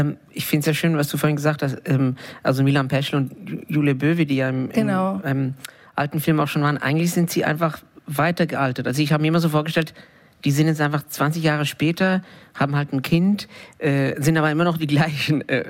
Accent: Bern, Switzerland; Aber in Bern, in meiner Heimatstadt, in der Zeit war ich noch so ein bisschen hin und her.

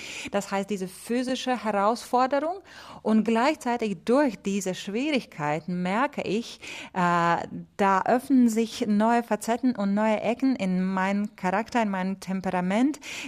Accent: Riga, Latvia; now in Hamburg, Germany; großer Walker Orgel in Riga Dom in meiner Heimat.

